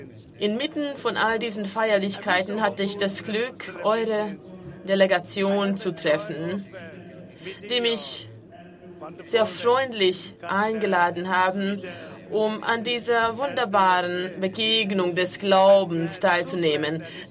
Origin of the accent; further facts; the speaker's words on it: Myanmar; Ich komme aus einem fernen Land, von einem sehr großen Kontinenten, Asien, und ich komme aus Myanmar. Mein Land, mein Vaterland, wurde früher als Burma bekannt und befindet sich in Südostasien